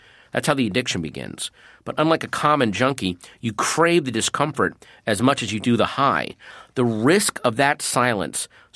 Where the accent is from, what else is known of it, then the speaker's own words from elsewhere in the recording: East Coast, United States; growing up on the East Coast